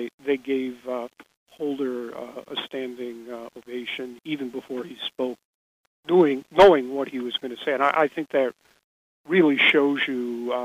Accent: Chicago, Illinois, United States; I grew up in Chicago, and I had a lot of respect for Northwestern Law School.

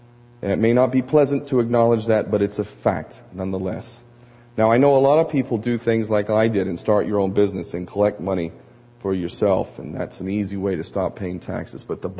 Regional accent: Hawaii, United States; I'm a Hawaiian national as well. I am a Hawaiian citizen.

